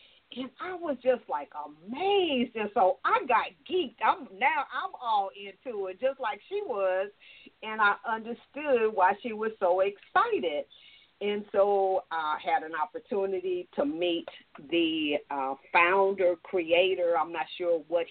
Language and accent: English; California, United States; you know me, I'm from California, so everything's cold